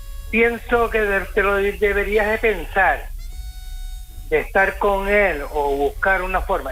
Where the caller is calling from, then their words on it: Tenerife, Canary Islands, Spain; yo soy de Tenerife.